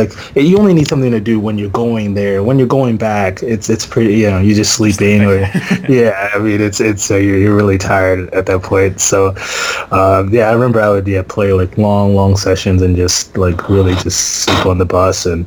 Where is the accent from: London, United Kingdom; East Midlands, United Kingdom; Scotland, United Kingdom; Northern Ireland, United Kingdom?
Scotland, United Kingdom; moved away; also born or lived in Zimbabwe / Texas; I was born in Zimbabwe, lived there for 2 years, went to Scotland, lived there for about 7 years. I did go back to Zimbabwe when I was 9 years old for like 9 months